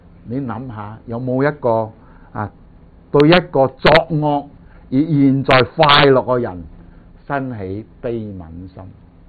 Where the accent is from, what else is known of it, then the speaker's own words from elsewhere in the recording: China; 我哋中國人都有咁嘅習慣啊